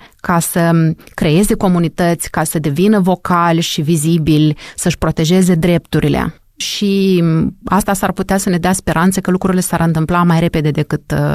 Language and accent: Romanian; Moldova; sunt din Republica Moldova, că sunt basarabian și am un accent nu știu cum când vorbesc cu cei de la București sau de la Cluj. Accentul meu e minunat cum este.